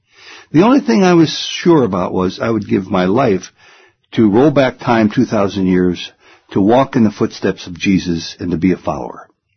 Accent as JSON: {"language": "English", "town": "Canton", "region": "Ohio", "country": "United States", "tie": "born or raised there", "said": "Here in Prashanthi Nilayam, or in South Africa, or in Paraguay, or in Canton, Ohio, my hometown."}